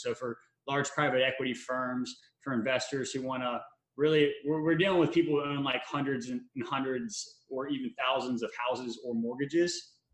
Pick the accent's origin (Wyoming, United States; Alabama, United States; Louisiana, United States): Louisiana, United States; Baton Rouge; now in Florida, United States; I grew up in Baton Rouge, Louisiana, so kind of a smaller college town, kind of slow.